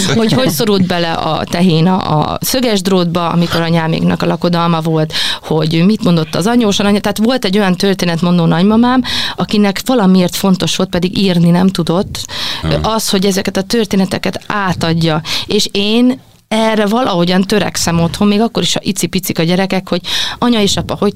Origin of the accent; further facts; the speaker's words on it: Szabolcs-Szatmár-Bereg, Hungary; én szatmári vagyok, Szabolcs-Szatmár-Bereg megyei származású